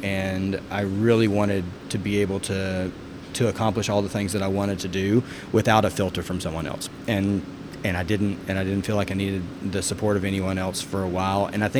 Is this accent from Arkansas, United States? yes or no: yes; Arkansas, United States; I grew up in Arkansas. So my father was a Methodist minister, grandfather and great-grandfather were Methodist ministers in the state of Arkansas. So we moved around everywhere.